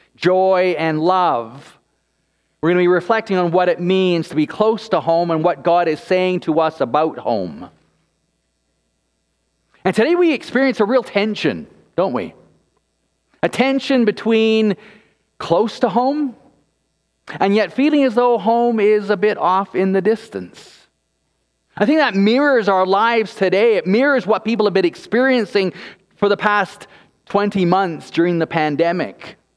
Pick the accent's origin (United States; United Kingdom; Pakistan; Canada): Canada; I had moved back home to Canada. But even though I was back in my home country